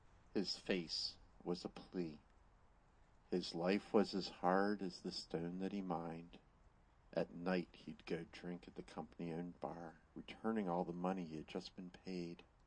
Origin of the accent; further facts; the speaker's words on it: Pennsylvania, United States; And I was raised in Pennsylvania, and I'm sure that had part of it too.